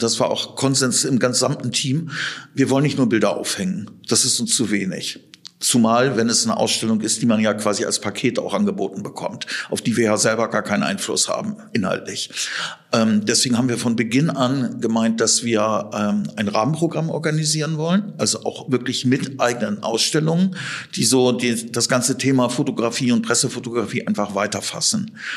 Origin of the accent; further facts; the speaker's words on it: Oldenburg, Lower Saxony, Germany; Ich bin gebürtiger Oldenburger, habe den großen Teil meines Lebens hier auch verbracht